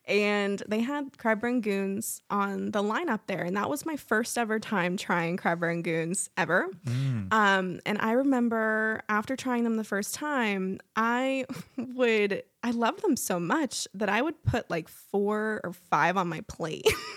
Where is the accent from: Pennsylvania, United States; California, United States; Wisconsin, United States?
Pennsylvania, United States; Canonsburg; But I grew up in Canonsburg for a pretty good amount of my childhood.